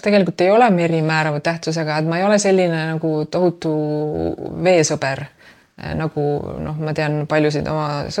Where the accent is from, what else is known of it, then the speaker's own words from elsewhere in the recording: Saare County, Estonia; me oleme kaasa võtnud Saaremalt selle teise nagu aegruumi süsteemi